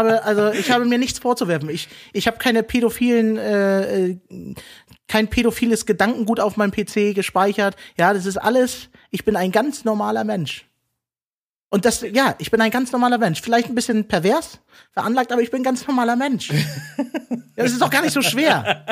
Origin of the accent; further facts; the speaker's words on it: Germany; selbst ich als Deutscher würde es feiern, wenn Erdogan auf meine Hochzeit kommt